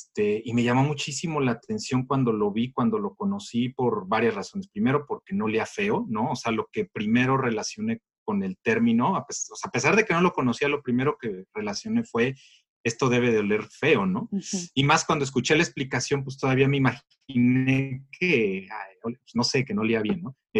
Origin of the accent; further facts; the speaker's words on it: Mexico City, Mexico; Yo crecí en la Ciudad de México casi toda mi vida.